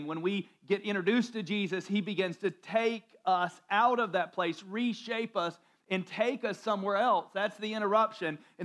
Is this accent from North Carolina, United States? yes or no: yes; North Carolina, United States; I grew up in church, I grew up in Central North Carolina